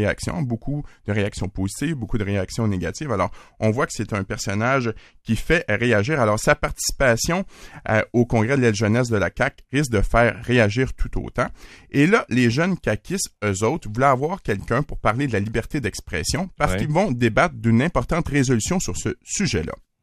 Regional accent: Quebec, Canada; puis venez nous voir chez nous en Estrie.

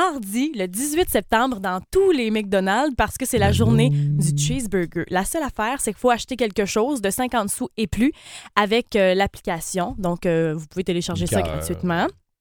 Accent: Baie-Comeau, Quebec, Canada; Bon, moi, je viens de Baie-Comeau

